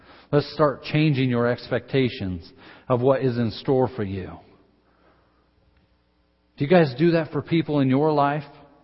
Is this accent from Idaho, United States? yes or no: yes; Idaho, United States; I'm from North Idaho, I can get me out of any fix.